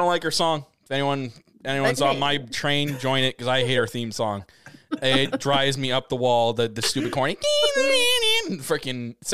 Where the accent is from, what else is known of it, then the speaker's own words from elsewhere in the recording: Canada; Yeah, I'm Canadian.